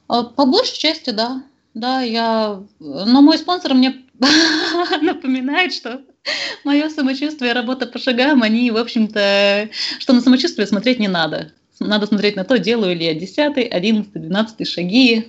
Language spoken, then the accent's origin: Russian; Arctic, Russia; Я упоминала бывшего папиного коллегу, моего друга, да, который из моего родного города. А это Заполярье.